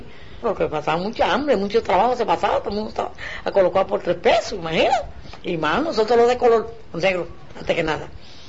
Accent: Cruces, Cienfuegos, Cuba; total, yo soy de Cruces, vamos a verlo.

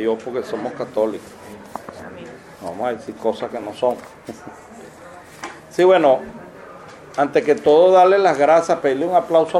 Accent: Barquisimeto, Lara, Venezuela; born there; now in Naguanagua, Venezuela; yo nací en Barquisimeto, pero uno no es donde nace, uno es donde se queda luchando. Y yo, bueno, yo llegué a Naguanagua hace más de 30 años, ¿no?

